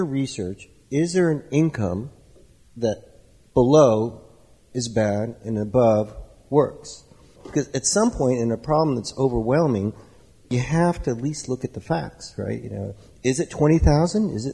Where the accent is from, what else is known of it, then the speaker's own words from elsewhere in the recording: United States; I grew up in Polk County, and I've worked here all my life, and I hope to get old here, you know.